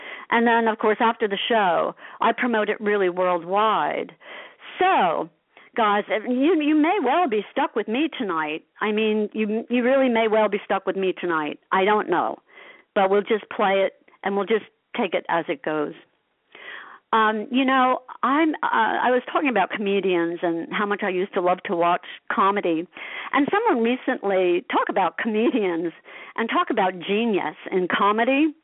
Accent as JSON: {"language": "English", "town": "Asbury Park", "region": "New Jersey", "country": "United States", "tie": "born or raised there", "said": "I'm currently working on a documentary of growing up in Asbury Park during the 60s and all about the music scene."}